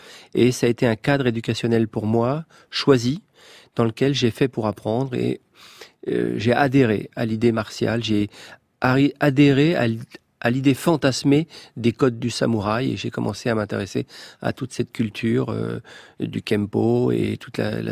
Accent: Champigny-sur-Marne, Île-de-France, France; also born or lived in Paris; je suis né à Belleville, Ménilmontant. Ces quartiers, il y a une grande partie qui avait beaucoup d'insalubrité. Donc mes parents ont été affectés à HLM, puis à Champigny-sur-Marne.

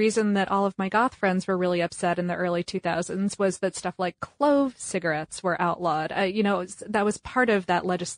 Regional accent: United States; we're talking all about the U.S. in this section because

